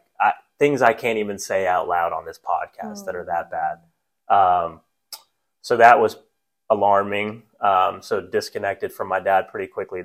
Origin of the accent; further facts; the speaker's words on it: Atlanta, Georgia, United States; I grew up in Atlanta, so where we are now. Yep. I spent most of my life here, but, you know, upper middle class, went to good elementary school, loved middle school.